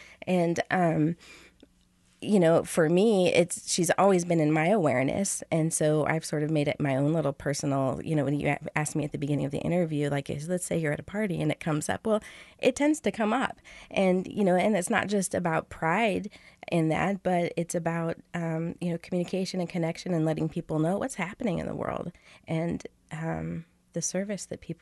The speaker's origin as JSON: {"language": "English", "region": "Washington", "country": "United States", "tie": "born or raised there", "said": "I grew up in Washington State, but I would spend my summers in California in Stockton"}